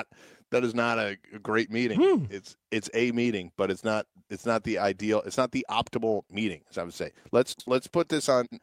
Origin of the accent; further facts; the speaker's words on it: United States; I'm an American, so... Our team stinks right now.